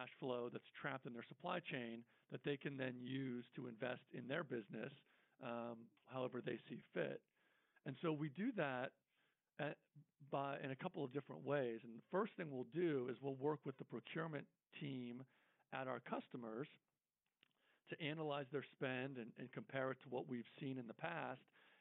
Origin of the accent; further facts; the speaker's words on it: Pittsburgh, Pennsylvania, United States; now in Atlanta, United States; So I came down. I'm from Pittsburgh originally, but I came down to Atlanta.